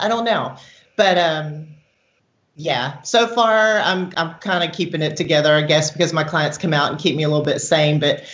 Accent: Houston, Texas, United States; now in Oklahoma, United States; but I'm from Texas, Houston, originally. Yeah. And so I'm a Texas girl and displaced to Oklahoma and love it here.

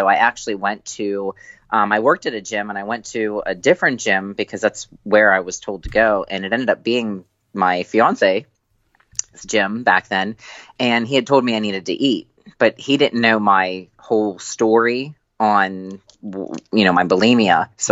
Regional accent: Pittsburgh, Pennsylvania, United States; I am from Pittsburgh, PA, and I've been born and raised here.

